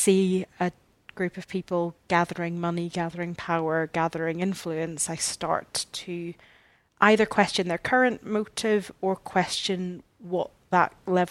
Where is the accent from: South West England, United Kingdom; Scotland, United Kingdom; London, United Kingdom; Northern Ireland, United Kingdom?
Northern Ireland, United Kingdom; I'm as a Northern Irish Christian person